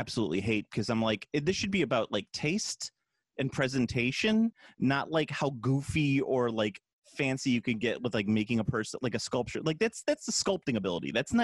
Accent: United States; That's because I'm American and I understand taste buds.

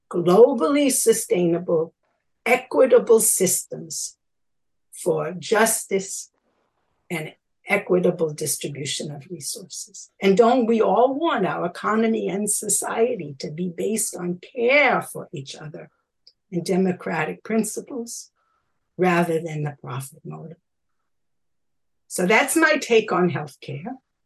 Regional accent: Brooklyn, New York, United States; now in Philadelphia, United States; We grew up in Brooklyn, but I came to Philly with Bill when we married.

